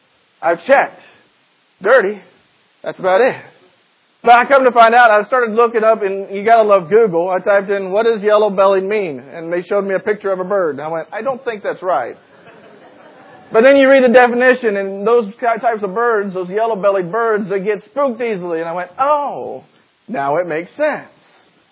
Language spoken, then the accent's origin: English; United States; And I do talk fast, maybe because I'm from Missouri, Arkansas.